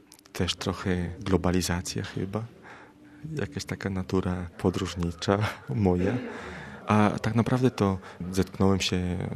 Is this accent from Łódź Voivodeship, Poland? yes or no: no; Kielce, Świętokrzyskie Voivodeship, Poland; now in Mexico; I ja wtedy pomyślałem o mojej parafii rodzinnej. Jestem z Kielc